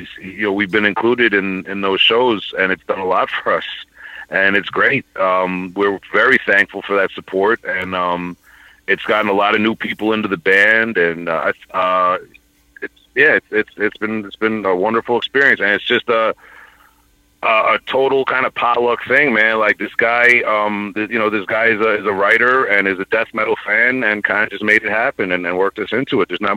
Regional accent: Long Island, New York, United States; Just I'm from Long Island, New York. Hip-hop is, huge out here, obviously.

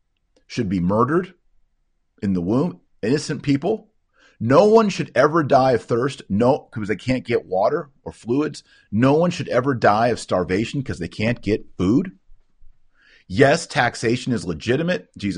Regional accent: United States; born there; because I was born in America

